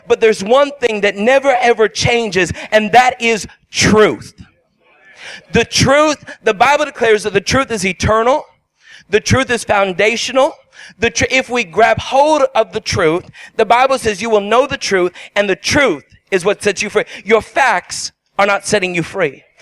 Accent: Canada; I remember being a little child in Canada, and I grew up in Canada. I'm a Canadian. My wife and I and our children were all Canadians. And we grew up in Canada.

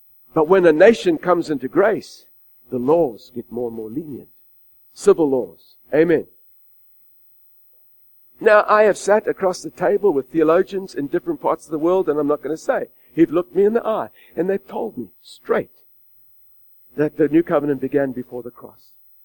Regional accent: Adelaide, South Australia, Australia; I grew up in Adelaide. It was a very religious city, very secular city, but full of legalistic laws.

